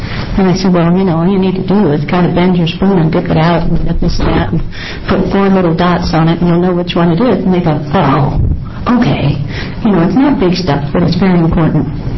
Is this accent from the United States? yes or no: yes; Silverton, Oregon, United States; And then myself, American Council of the Blind, and I'm from Silverton.